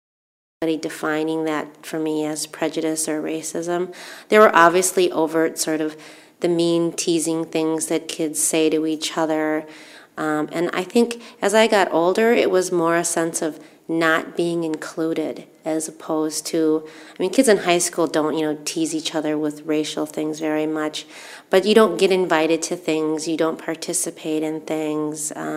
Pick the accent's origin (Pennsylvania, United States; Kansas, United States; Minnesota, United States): Minnesota, United States; Minneapolis; also born or lived in Seoul, South Korea; I grew up in Minneapolis. I was adopted from Korea when I was almost five. I was originally in the Seoul City baby home